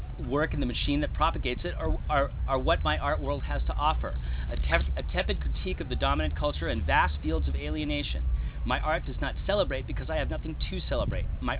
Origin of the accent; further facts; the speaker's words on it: Southwest, United States; growing up in the Southwest, within 52 miles of 23 different Pueblo cultures